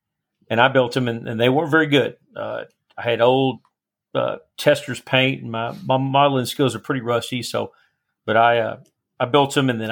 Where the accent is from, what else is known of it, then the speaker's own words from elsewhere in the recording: Duncanville, Texas, United States; I grew up in South Dallas, a little town about 45,000 just south of downtown Dallas called Duncanville.